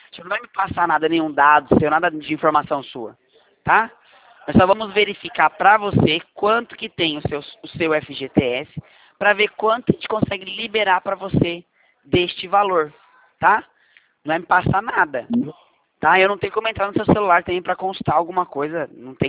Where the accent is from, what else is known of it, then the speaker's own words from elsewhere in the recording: São Paulo, Brazil; Eu sou de São Paulo, da Central de São Paulo.